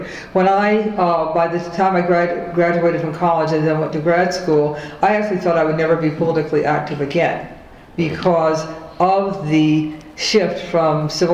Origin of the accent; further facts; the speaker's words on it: Cleveland, Ohio, United States; also born or lived in Chicago; I was involved in the civil rights movement in the early 1960s as a teenager, growing up in Cleveland, Ohio.